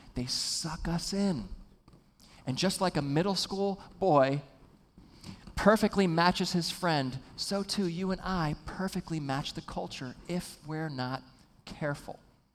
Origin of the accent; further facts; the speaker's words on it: East Coast, United States; Now, I'm from the East Coast outside of New York City